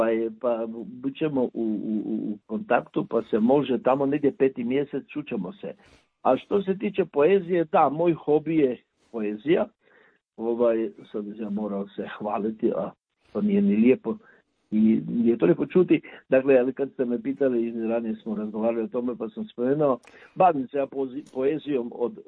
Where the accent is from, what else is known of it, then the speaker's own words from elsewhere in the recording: Croatia; accent: Kajkavian; pjevaju se sve, strogo, dakle, kajkavske popetke crkvene i misa na kajkavskom jeziku, dakle, na našem dijalektu.